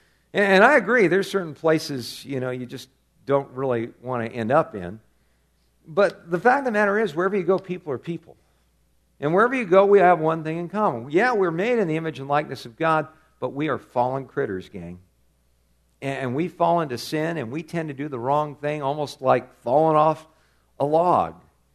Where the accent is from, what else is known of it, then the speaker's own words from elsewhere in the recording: California, United States; Yeah, I guess I grew up in Southern California.